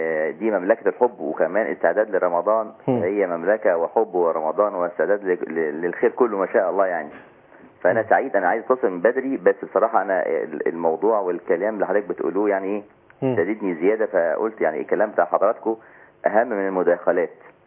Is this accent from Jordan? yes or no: no; Egypt; انا مصري طبعا طاهر.